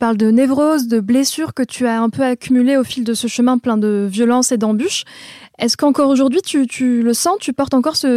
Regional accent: Provence-Alpes-Côte d'Azur, France; moi aussi je viens du Vaucluse

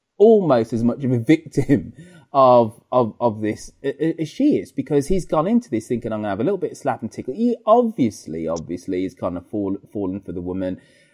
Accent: United Kingdom; Because me, if I, you know, being British and polite, I'd have said, of course, Justin.

